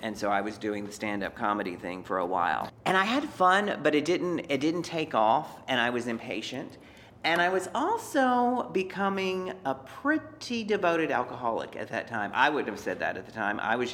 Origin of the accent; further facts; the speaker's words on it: Beaumont, Texas, United States; my hometown of Beaumont, Texas, which is a small town, it's actually a medium-sized town, but it feels like a very small town